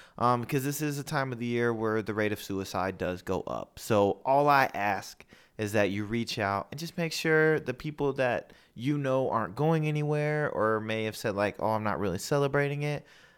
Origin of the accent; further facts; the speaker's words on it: the South, United States; I'm from the South, so that is kind of a big one.